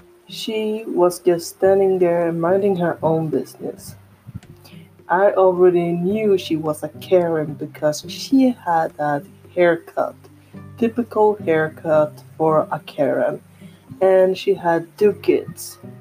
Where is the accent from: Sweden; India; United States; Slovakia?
Sweden; English is a second language; I am from Sweden, so I'm sorry for saying things wrong in English.